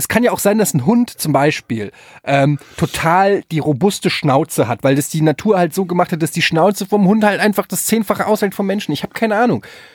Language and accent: German; Frankfurt, Hesse, Germany; Ich komme aus Frankfurt.